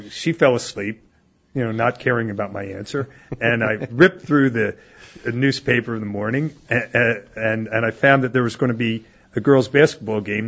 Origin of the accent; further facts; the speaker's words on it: Philadelphia, Pennsylvania, United States; I'm from Philadelphia